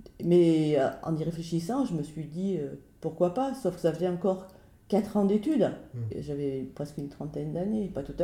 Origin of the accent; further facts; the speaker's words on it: Grenoble, Auvergne-Rhône-Alpes, France; born there; moi je suis née à Grenoble, ouais. Il y a déjà un petit nombre d'années.